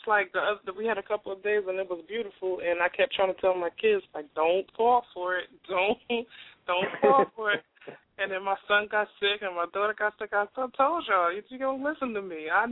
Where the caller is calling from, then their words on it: New Jersey, United States; New Jersey.